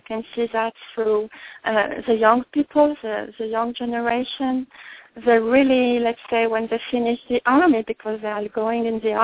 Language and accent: English; France; English is a second language; now in Israel; I'm not born in Israel. I came from France there, and at the first time it was very strange to me, the stress and anticipation for that.